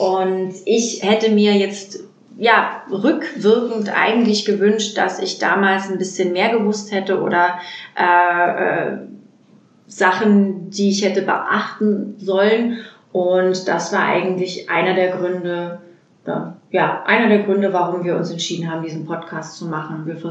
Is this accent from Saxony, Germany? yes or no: no; Berlin, Germany; bin 37 Jahre alt, komme aus Berlin.